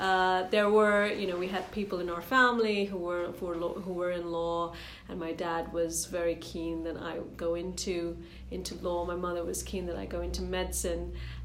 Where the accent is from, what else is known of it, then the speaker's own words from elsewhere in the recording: Colombo, Western Province, Sri Lanka; now in Singapore; I'm originally from Sri Lanka, and I live currently in Singapore, and I have lived in Singapore for about 15 years. I grew up in Colombo during the Civil War in Sri Lanka